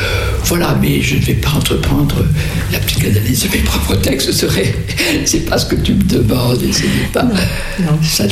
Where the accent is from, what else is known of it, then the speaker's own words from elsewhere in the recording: Morocco; Mon enfance au Maroc n'était pas près des palmiers, c'était plutôt les mimosas et les eucalyptus, voire les chênes verts.